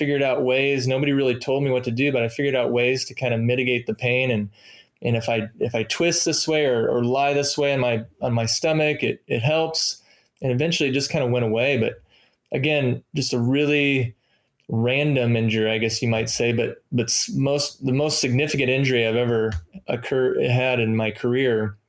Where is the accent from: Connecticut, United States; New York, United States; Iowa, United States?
Iowa, United States; growing up in Iowa, small town, Friday night lights were a big thing.